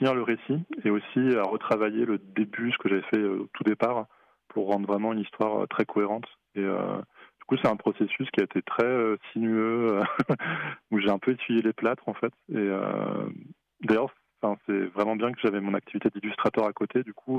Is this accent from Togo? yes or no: no; France; je pense, en tant que français